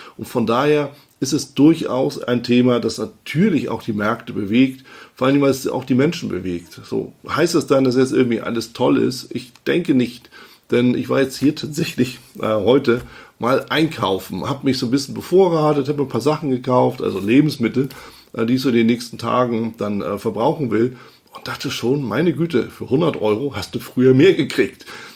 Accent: Hamburg, Germany; begrüße Sie ganz, ganz, ganz herzlich aus meiner Heimatstadt, mehr oder weniger Heimatstadt, aus Hamburg.

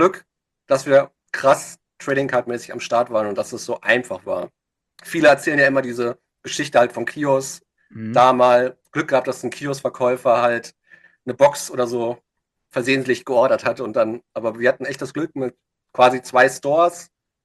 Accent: North Rhine-Westphalia, Germany; now in Berlin, Germany; weil man muss sagen, ich komme aus dem Ruhrgebiet, ich wohnte jetzt zwar in Berlin

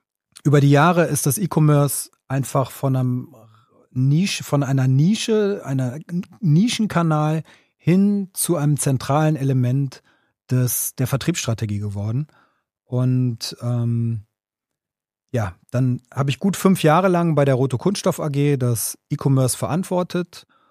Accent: North Rhine-Westphalia, Germany; bin groß geworden im Rheinland, Ecke Bergisches Land.

